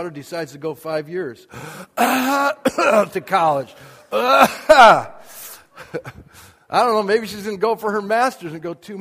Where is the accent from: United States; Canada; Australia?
United States; Wisconsin; I grew up in Wisconsin.